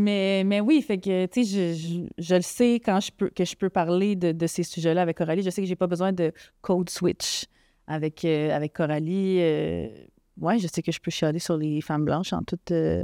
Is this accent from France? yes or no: no; Laval, Quebec, Canada; j'ai déménagé à. Je le dis pas très fort d'habitude, mais je vous le dis à vous, à Laval, quand j'avais 6 ans. Puis j'ai grandi à Laval, mais le Laval des années 90, fait que le Laval qui était pas du tout multiculturel, ouais. C'était très, très, très blanc à l'époque.